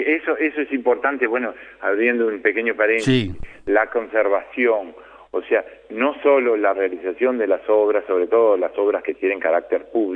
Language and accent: Spanish; Uruguay; moved away as an adult; also born or lived in Italy; Yo me fui prácticamente del Uruguay como pintor, y el camino de la escultura lo fui descubriendo en Italia. Había hecho algunas cosas en Uruguay